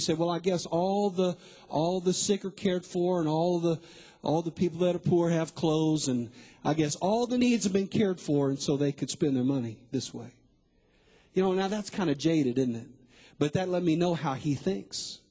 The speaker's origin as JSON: {"language": "English", "region": "Texas", "country": "United States", "tie": "born or raised there", "said": "You know, I grew up in West Texas, and I do know this, that most of the farmers, when they go to plant a harvest, they just don't throw the seed out on the ground."}